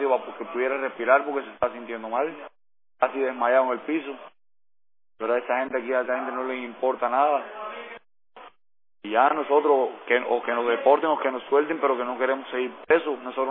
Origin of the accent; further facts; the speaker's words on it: Cuba; now in United States; Soy cubano.